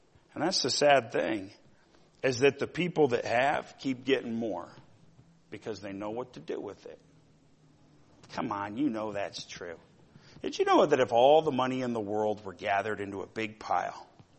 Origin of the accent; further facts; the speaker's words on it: Missoula, Montana, United States; You know how many old guys that I grew up around Missoula